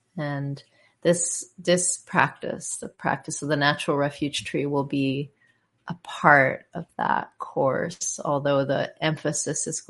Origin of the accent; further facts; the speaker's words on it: Berkeley, California, United States; Oh, I'm from Berkeley, close to where I'm from.